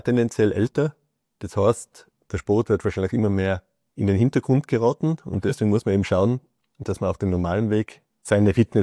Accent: Innsbruck, Tyrol, Austria; Ich komme aus Innsbruck. Das ist in Tirol in Österreich.

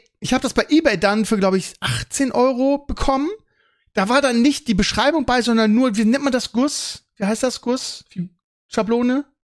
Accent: Northern Germany, Germany; Ich komme auch aus dem Norden.

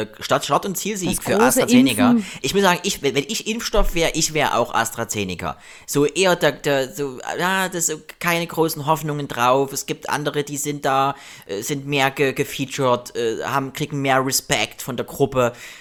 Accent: East Germany, Germany; ich bin ja auch noch DDR-Kind, 83er.

